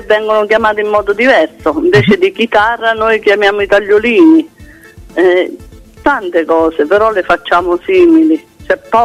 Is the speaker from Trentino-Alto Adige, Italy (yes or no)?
no; Lazio, Italy; born there; now in Abruzzo, Italy; io sono nata nella provincia di Roma, uh-huh, e conosco la cucina laziale. E Abruzzo, perché sono 25 anni fra un po' che sto in Abruzzo.